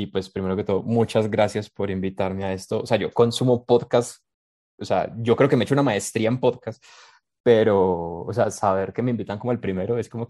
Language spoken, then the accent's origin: Spanish; Manizales, Caldas, Colombia; nací, soy colombiano, de una ciudad llamada Manizales, en el centro de Colombia, en la mitad de las montañas, donde uno está como en una coquita, no hay mar, solo piensa que el mundo se acaba después de las montañas. Soy ingeniero industrial. Toda mi familia es de allá